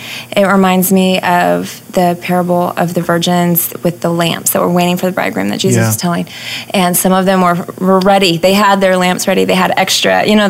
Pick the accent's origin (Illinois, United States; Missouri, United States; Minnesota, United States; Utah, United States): Missouri, United States; Neosho; Yes, I grew up in Neosho, lived over near Circoxie, and we live in Dunawig here now. So I've always been in this area.